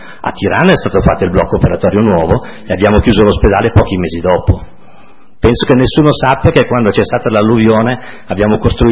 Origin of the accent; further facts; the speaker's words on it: Lombardy, Italy; come valtellinesi e come lombardi dovremmo guardarci dentro